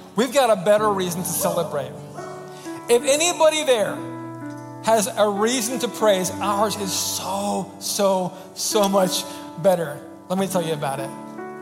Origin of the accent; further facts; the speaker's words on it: Oregon, United States; And so growing up in Oregon, we had one team that was kind of the closest team to us, and it was the Seattle Seahawks.